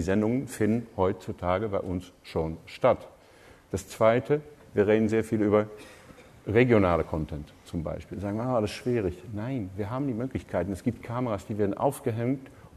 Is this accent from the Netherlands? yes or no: yes; Netherlands; German is a second language; Gut, als Holländer werde ich mir erstmal nicht über Fußball